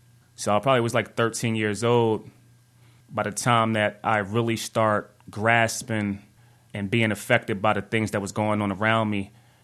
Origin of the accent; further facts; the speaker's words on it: East Orange, New Jersey, United States; growing up as a kid in East Orange, New Jersey. Growing up in East Orange, New Jersey, I grew up on something what we call the North Side.